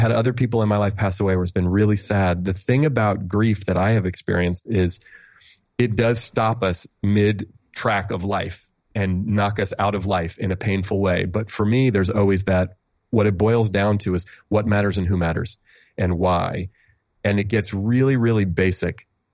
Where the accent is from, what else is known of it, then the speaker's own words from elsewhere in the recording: Oakland, California, United States; I was this kid from Oakland, California, raised by a single mom. We didn't have a lot of money.